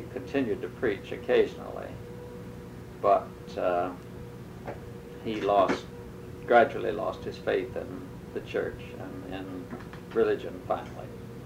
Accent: Winston-Salem, North Carolina, United States; born there; I was born in Winston-Salem, North Carolina, in July the 1st, 1916.

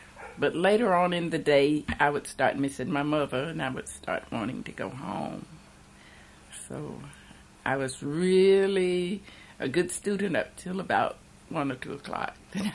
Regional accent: Asheville, North Carolina, United States; born there; I was born here in Asheville.

